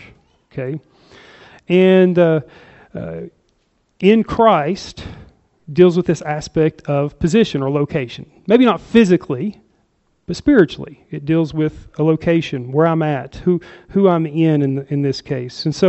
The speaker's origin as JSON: {"language": "English", "town": "Chattanooga", "region": "Tennessee", "country": "United States", "lives_now": "Newman Grove, United States", "said": "I'm originally from Chattanooga. Do I get any benefits from Chattanooga, Tennessee by living in Newman Grove?"}